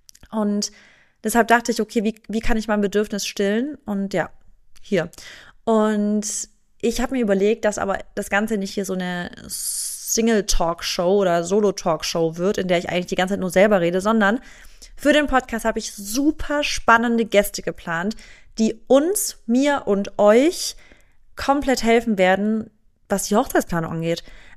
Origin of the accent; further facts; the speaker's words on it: Stuttgart, Baden-Württemberg, Germany; ich komme eigentlich aus Stuttgart, also ich bin in der Gegend Stuttgart aufgewachsen